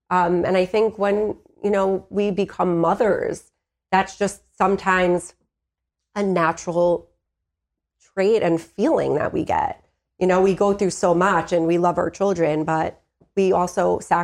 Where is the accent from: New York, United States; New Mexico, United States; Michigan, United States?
New York, United States; Long Island; You know, I grew up in Long Island and most of my friends are back there.